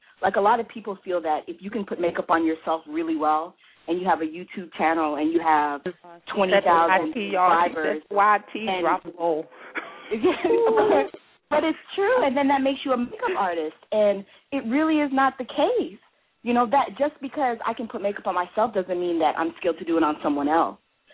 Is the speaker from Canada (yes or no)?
yes; Canada; I grew up in Canada. I grew up in Canada